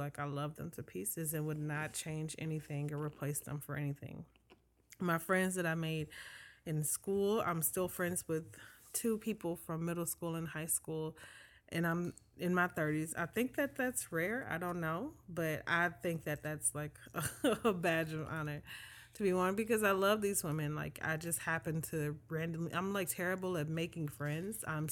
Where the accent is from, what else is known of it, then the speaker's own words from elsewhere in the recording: St. Louis, Missouri, United States; I grew up in St. Louis in a very close-knit family, and all of its, you know, fun and dysfunction and comedy and things like